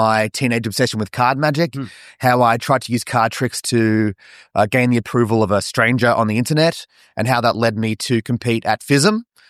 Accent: Adelaide, South Australia, Australia; Adelaide's my home country. Yeah. It's a bit hotter, not as big, a bit more relaxed.

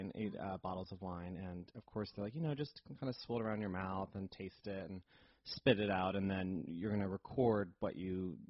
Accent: New Jersey, United States; So I grew up in New Jersey and started doing theater at a young age.

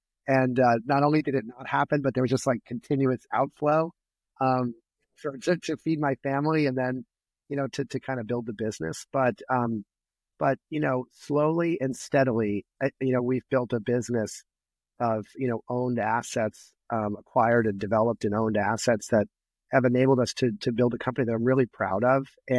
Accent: Darien, Connecticut, United States; I grew up in Darien. So it's really been kind of a privilege to be able to work on this transformational project that, you know, has profound impact on my hometown, where I grew up, and actually where I'm now raising

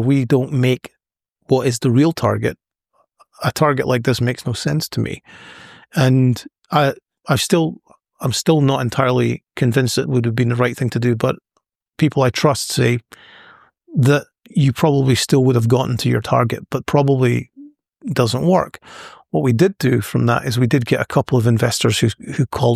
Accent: Scotland, United Kingdom; accent: Scottish; which probably means my Scottish accent might be apparent

